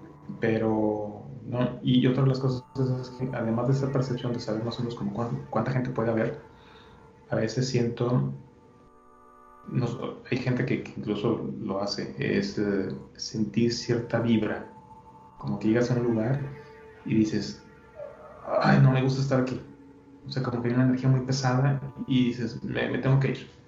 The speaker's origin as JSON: {"language": "Spanish", "town": "Monterrey", "region": "Nuevo León", "country": "Mexico", "said": "yo soy de aquí de Monterrey y no se presta para ese tipo de clima, es muy extremo."}